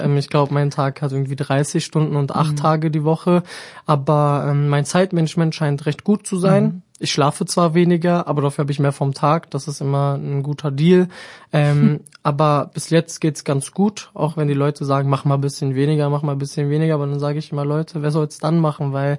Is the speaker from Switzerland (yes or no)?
no; Braunschweig, Lower Saxony, Germany; also born or lived in Wolfenbüttel; bin kein gebürtiger Braunschweiger. In meinem Lebenslauf liest sich das auch echt blöd, weil ich bin Braunschweiger durch und durch. Aber ich sage immer, ab dem dritten Lebenstag hat es mich dann nach Braunschweig verschleppt und seitdem bin ich auch hier.